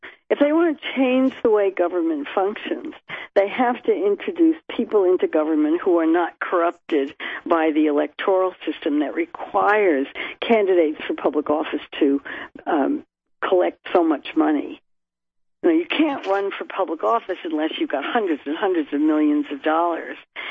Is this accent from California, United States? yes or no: yes; California, United States; I grew up in Kaiser because I grew up in California, and we were members of Kaiser